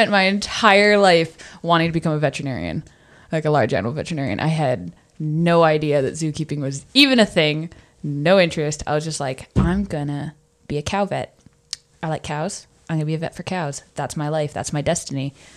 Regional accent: Canada; I'm from Canada, but I'm an awful Canadian

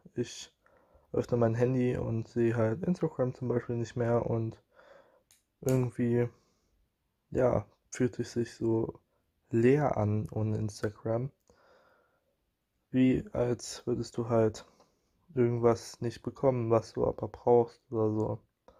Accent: Leipzig, Saxony, Germany; ich komme aus Leipzig und ich studiere demnächst Informatik. Ich bin 18 Jahre alt und ja, ich komme aus der Generation Z.

